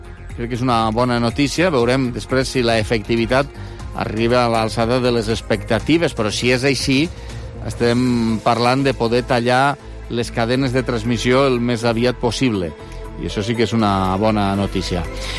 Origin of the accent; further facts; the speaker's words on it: Lleida, Catalonia, Spain; com a lleidatans